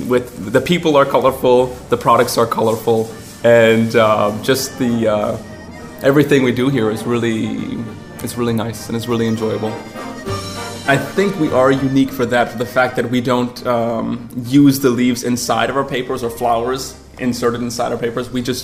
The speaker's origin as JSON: {"language": "English", "town": "Chicago", "region": "Illinois", "country": "United States", "tie": "born or raised there", "lives_now": "Auroville, India", "said": "I'm originated from the United States, born and raised in Chicago."}